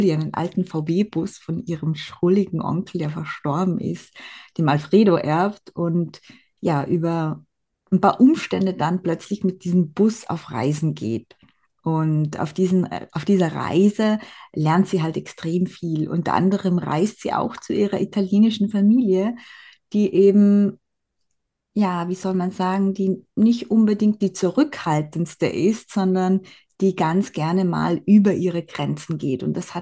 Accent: Vienna, Austria; accent: Viennese; ich komme aus Wien. Das hört man vielleicht zwischendurch ein bisschen ja, im Dialekt, den Dialekt durch.

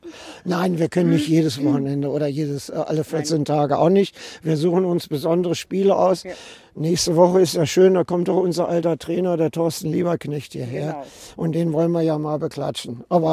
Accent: Braunschweig, Lower Saxony, Germany; now in Limburg an der Lahn, Germany; Ich bin hier groß geworden. Also ich bin einmal Löwe, immer Löwe, wie das so schön heißt in Braunschweig.

